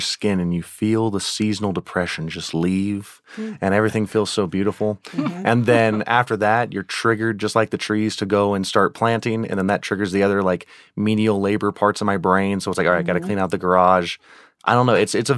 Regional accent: Louisiana, United States; also born or lived in Washington; now in Colorado, United States; I was born in Washington, lived there for about a little under 10 years. Then I moved to Louisiana.

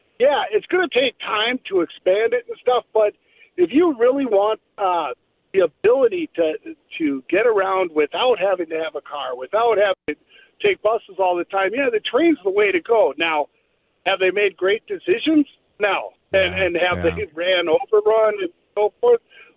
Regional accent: Minneapolis, Minnesota, United States; also born or lived in Japan; I grew up in North Minneapolis, but I lived probably about 6 years in Japan, 6 or 7 years, where you could ride anywhere in that country on a train

